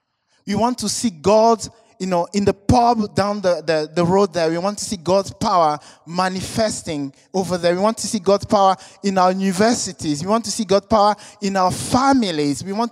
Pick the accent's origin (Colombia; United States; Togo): Togo; I was a mission partner with the church here, working in my home country, Togo.